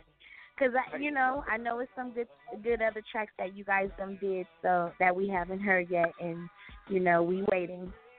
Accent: Watts, California, United States; also born or lived in Brooklyn, New York; So I'm from both coasts. I'm from Watts and I'm from Brooklyn. You know, my dad stayed in New York.

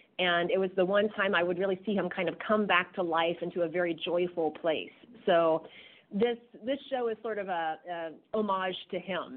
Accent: Kentucky, United States; And I knew that I wanted to do something that had to do with growing up in Kentucky and something that had to do with my personal journey through, faith and music as a child.

